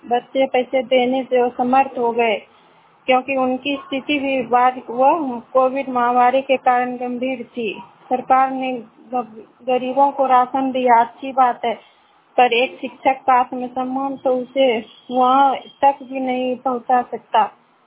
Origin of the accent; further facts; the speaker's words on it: Bariyarpur, Bihar, India; मैं बरियारपुर बस्ती मुंगेर की निवासी हूँ।